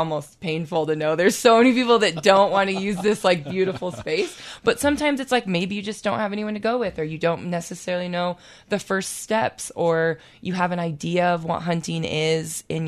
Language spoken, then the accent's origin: English; Idaho, United States; And I am from North Idaho, where it's very, like, dense pine forests, and there's white-tailed deer is really all that is up there for hunting.